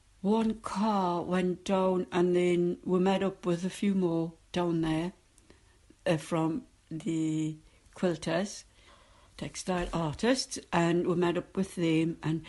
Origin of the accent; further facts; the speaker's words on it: North East England, United Kingdom; You could still tell I'm a Geordie, though.